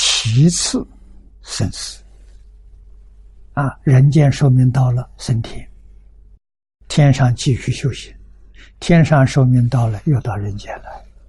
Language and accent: Chinese; China; 第三个见取跟戒取，我们中国人叫成见